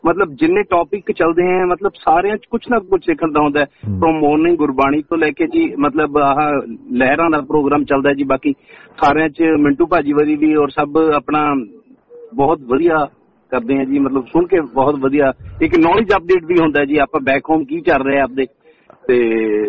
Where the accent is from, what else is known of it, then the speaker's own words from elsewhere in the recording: Patiala, Punjab, India; ਕਿਉਂਕਿ ਮੈਂ ਖੁਦ ਪਟਿਆਲੇ ਤੋਂ ਆ ਜੀ, ਤੇ ਬਹੁਤ ਚੰਗਾ ਲੱਗਦਾ ਜੀ, ਮਤਲਬ ਆਪਣੇ ਸ਼ਹਿਰ ਦਾ ਨਾਂ, ਇੱਕ ਵਾਰ ਰੂਟ ਸਾਡੀਆਂ ਪਟਿਆਲੇ ਤੋਂ ਹੀ ਹੈ